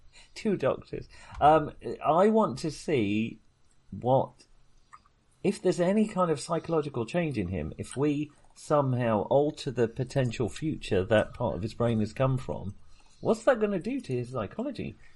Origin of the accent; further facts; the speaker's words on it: Iowa, United States; born there; No, I was born in Iowa, but I work.